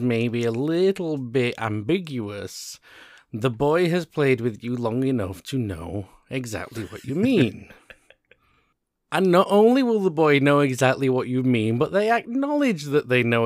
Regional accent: United Kingdom; because we are two British guys, we're going to just use the word sauna.

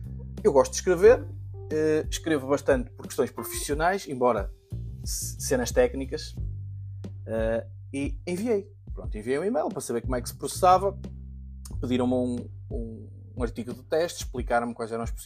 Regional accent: Norte, Portugal; sobretudo na Zona Norte, que é de onde eu sou

